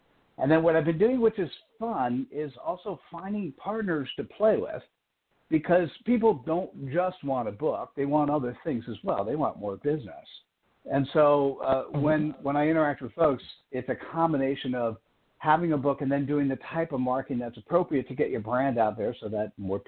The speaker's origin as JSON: {"language": "English", "country": "United States", "said": "I am uncomfortable as an American, and many of us are, that I only speak one language. I speak English, and it's not even Queen's English; it's American English."}